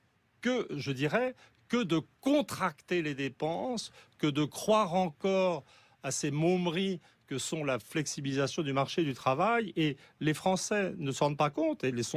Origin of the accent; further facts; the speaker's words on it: Saint-Germain-en-Laye, Île-de-France, France; je suis natif de Saint-Germain-en-Laye. C'est vous dire, je ne suis pas parisien.